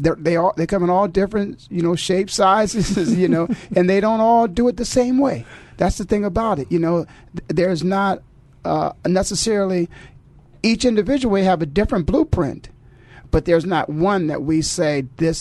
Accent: Canton, Ohio, United States; being born and raised in Canton, Ohio, of which I'm extremely proud of.

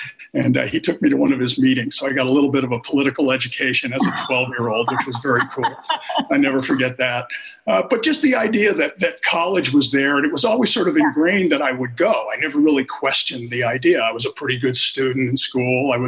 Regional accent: Maine, United States; I grew up here in Maine, in about a half an hour north of here in a small town.

